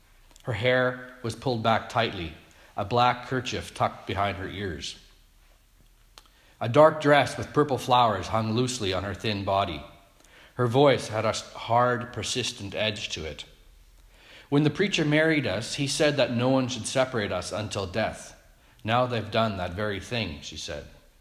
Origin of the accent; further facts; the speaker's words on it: Canada; born there; I'm a Canadian-born Mennonite, which is an ethnic religious group with Russian and Germanic roots.